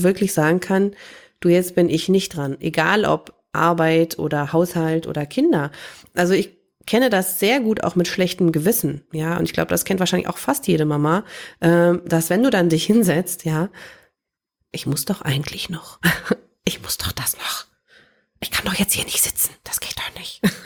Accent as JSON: {"language": "German", "region": "East Germany", "country": "Germany", "tie": "born or raised there", "said": "Ich bin in der DDR groß geworden, beziehungsweise meine Eltern, also ich war noch zu jung, um das zu verstehen, also dann ist die Mauer schon gefallen"}